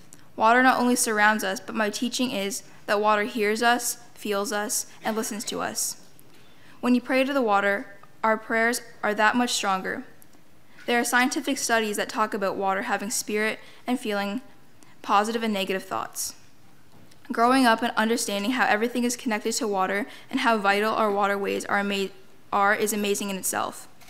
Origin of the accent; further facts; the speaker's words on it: Thunder Bay, Ontario, Canada; born there; I was born in Thunder Bay, Ontario